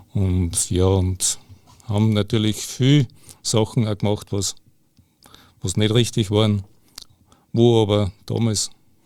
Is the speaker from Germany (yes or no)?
no; Lower Austria, Austria; Ich bin am Land aufgewachsen, in Niederösterreich, am Wachberg. Ich habe 7 Geschwister, davon 4 Schwestern und 3 Brüder.